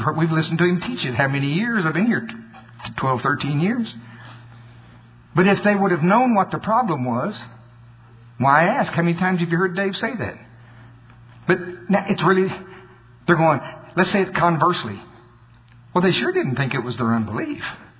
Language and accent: English; Oklahoma, United States; I said, man, I'm from Oklahoma. I ain't never seen nothing like this, you know.